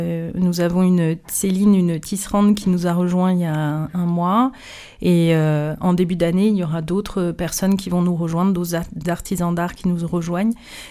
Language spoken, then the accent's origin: French; Marseille, Provence-Alpes-Côte d'Azur, France; Moi, je suis marseillaise d'origine